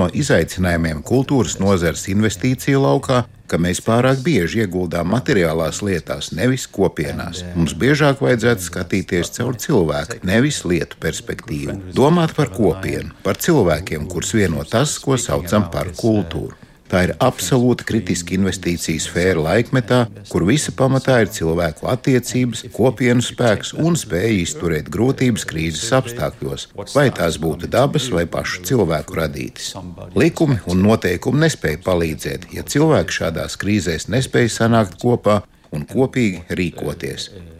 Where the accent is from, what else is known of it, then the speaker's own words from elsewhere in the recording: Denmark; Latvian is a second language; Atšķirības starp Baltijas valstīm un manu dzimteni Dāniju ir tāda, ka mēs tiecamies visu pieņemt par pašsaprotamu, jo nekad neesam piedzīvojuši okupāciju